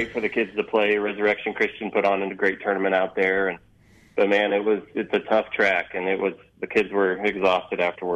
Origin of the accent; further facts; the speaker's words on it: Windsor, Colorado, United States; I grew up in Windsor, Colorado, and I was actually on the first golf team that they ever had